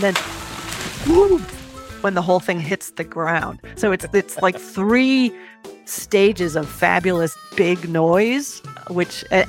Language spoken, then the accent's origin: English; California, United States; I had a great big fluorescent coat only because I come from the Bay Area and I never have enough warm gear